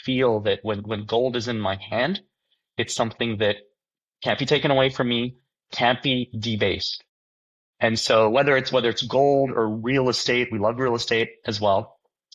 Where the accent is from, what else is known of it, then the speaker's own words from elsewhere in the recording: India; So I'm from India, and in India, gold is sort of embedded culturally into our DNA.